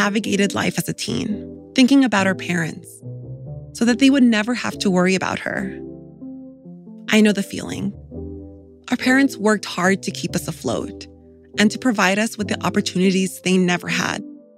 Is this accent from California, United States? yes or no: yes; California, United States; born there; She came to this country and settled in LA County when she was 21 years old in the mid-80s. I was born a few years later.